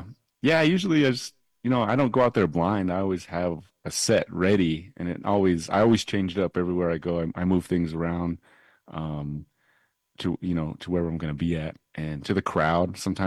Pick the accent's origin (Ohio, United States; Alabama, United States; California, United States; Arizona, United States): Arizona, United States; Chinle; growing up in Chinle on the res, man, you know, we go to Gallup on the weekends